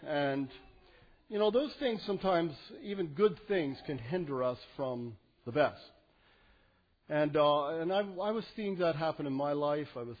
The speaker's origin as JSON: {"language": "English", "town": "Ronks", "region": "Pennsylvania", "country": "United States", "said": "I had on my name tied Ronks, and they didn't really know where Ronks was. But when I told them that I'm from Lancaster County"}